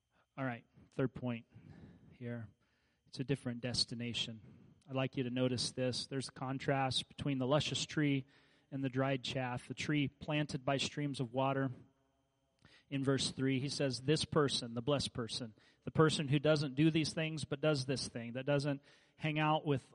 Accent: Kansas, United States; now in Alaska, United States; I grew up in Kansas where if there's a tree there, somebody planted it. And I live in Alaska now

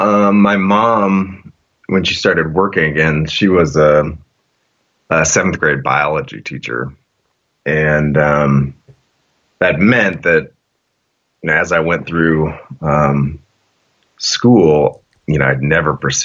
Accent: Galesburg, Illinois, United States; So I grew up in Galesburg, Illinois. It's a pretty small town, maybe 30,000.

